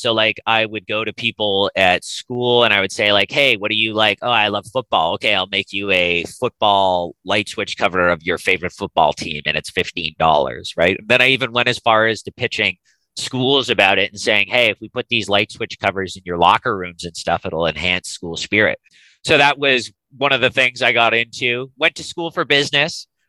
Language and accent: English; Toronto, Ontario, Canada; I grew up in Toronto and I've moved around. I've spent time in Florida. I just got back from Florida. But yeah, base camp was Toronto for most of my life.